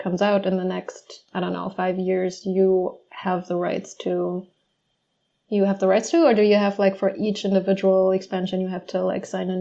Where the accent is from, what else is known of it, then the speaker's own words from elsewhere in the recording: Germany; English is a second language; I grew up in Germany and I am German